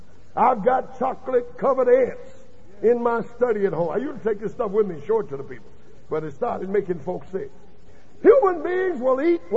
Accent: the South, United States; I love greens. I'm from the South. A lot of folk don't even know what they are up north.

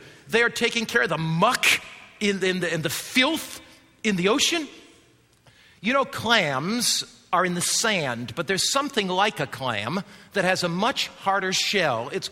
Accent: Connecticut, United States; I remember I grew up on the Atlantic coast with the wind blowing in my hair. Connecticut shoreline, sand coming up between my toes, running down the beach as a boy.

